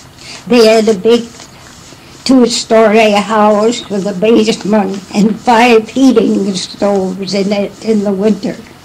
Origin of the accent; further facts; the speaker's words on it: Michigan, United States; born there; I was born in Wexford County and started the school, my two sisters